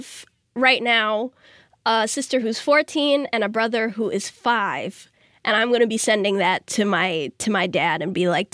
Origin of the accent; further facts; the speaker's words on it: Arlington, Massachusetts, United States; Absolutely, I did. I grew up in Arlington, Massachusetts, and I lived in Quincy and Lowell.